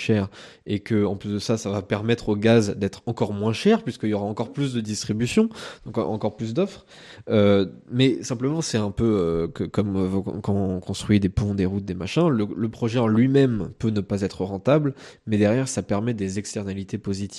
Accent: Paris, Île-de-France, France; moi je suis parisien, donc j'ai l'habitude des travaux

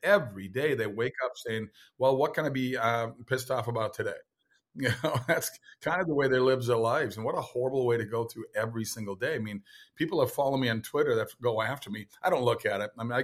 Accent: Minnesota, United States; Actually, I grew up in Minnesota.

